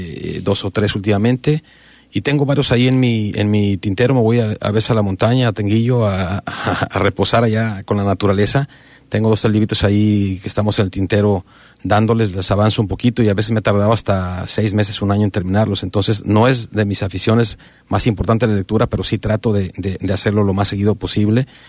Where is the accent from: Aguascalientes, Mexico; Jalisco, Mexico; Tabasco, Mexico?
Jalisco, Mexico; Atenguillo; born there; Yo nací en Atenguillo